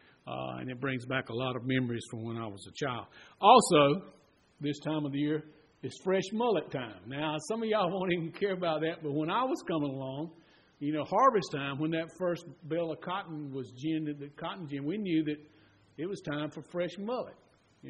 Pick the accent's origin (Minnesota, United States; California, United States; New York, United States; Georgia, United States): Georgia, United States; Unadilla; now in Cochran, United States; Now, Terry told you that I was raised over in Unadilla, and he said, "Don't hold that against me."